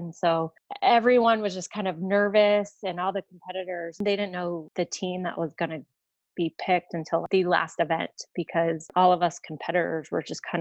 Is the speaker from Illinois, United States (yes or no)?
yes; Chicago, Illinois, United States; also born or lived in Colorado; I skied and I grew up skiing in Chicago, like when I was three. And then when I lived in Colorado, I skied.